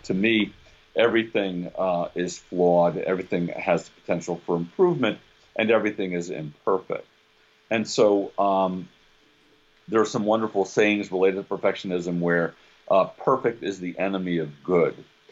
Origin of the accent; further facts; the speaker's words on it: New York, United States; that's different than I'm saying as a New Yorker.